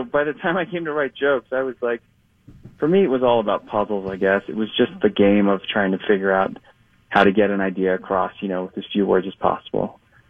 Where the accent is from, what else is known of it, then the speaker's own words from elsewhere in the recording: New Jersey, United States; I'm from Jersey Shore, so yeah, all kinds of things.